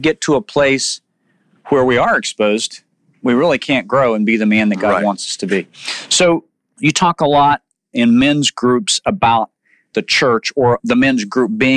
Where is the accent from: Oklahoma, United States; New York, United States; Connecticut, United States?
Oklahoma, United States; So growing up in Oklahoma, Mickey Mantle is from Commerce, Oklahoma.